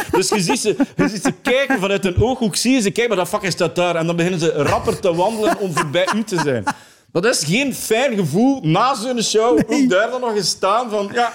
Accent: East Flanders, Belgium; ik ben een Oost-Vlaming, dus West-Vlaanderen en Oost-Vlaanderen is eigenlijk gewoon mijn grootste speelvijver. Ook gewoon omdat mijn accent het nauwste aansluit. Mm-hmm. Van Oost-Vlaanderen, uiteraard, maar ook bij West-Vlamingen en zo.

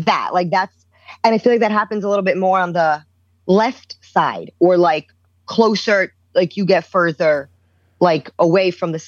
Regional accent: New York City, New York, United States; I grew up in New York City. I grew up in Brooklyn and Queens. I went to college in the Bronx.

